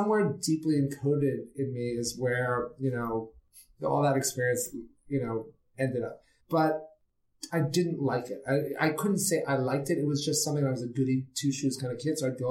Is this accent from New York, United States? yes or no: yes; New York City, New York, United States; So I grew up in New York City. And my father loved theater.